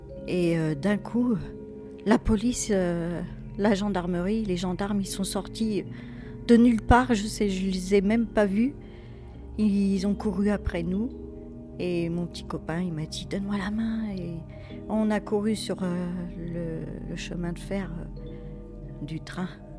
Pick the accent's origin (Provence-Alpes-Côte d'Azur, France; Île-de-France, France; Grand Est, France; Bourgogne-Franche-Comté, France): Île-de-France, France; Fontainebleau; Alors, j'ai grandi à Fontainebleau, dans une cité.